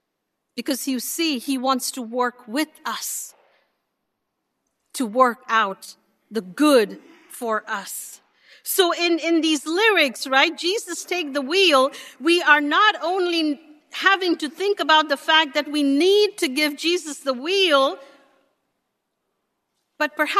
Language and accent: English; India; I grew up in India, and I have not heard about a God who waits for someone to say yes.